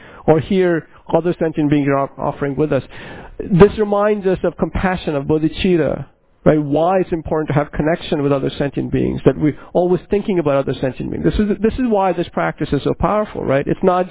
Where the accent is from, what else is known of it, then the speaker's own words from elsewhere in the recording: India; I grew up in India, so I didn't grow up, although I should amend that. But I spent my entire schooling in a Jesuit school with French and Belgian priests.